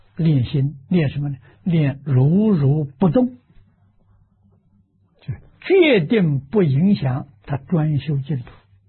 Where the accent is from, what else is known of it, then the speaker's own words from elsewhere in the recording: China; 我们中国人讲好景不长啊